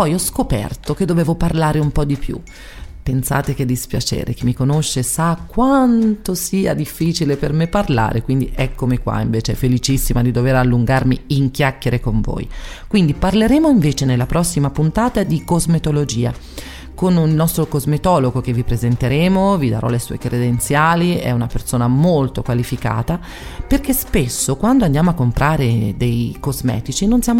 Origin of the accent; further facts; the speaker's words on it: Castiglion Fiorentino, Tuscany, Italy; io sono di Castiglion Fiorentino e lui, uguale a me, vive questa realtà piccolina.